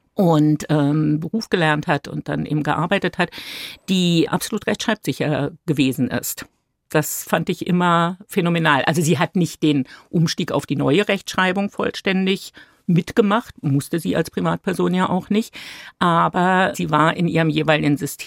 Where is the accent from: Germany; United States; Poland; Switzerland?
Germany; Babelsberg, Brandenburg; ich bin ja in Babelsberg groß geworden, grenzt ja an West-Berlin, damals West-Berlin für uns, das heißt, die Mauer ist immer präsent gewesen